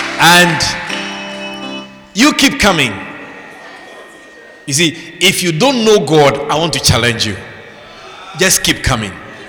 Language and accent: English; Ghana; born there; moved away as an adult; also born or lived in Europe; So I was born in Ghana many, many, many years ago, about 79 years ago. I was born in Ghana.